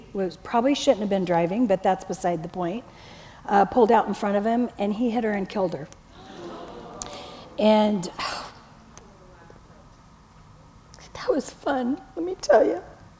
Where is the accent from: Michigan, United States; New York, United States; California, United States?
California, United States; I'm from Orange County, so I grew up at Disneyland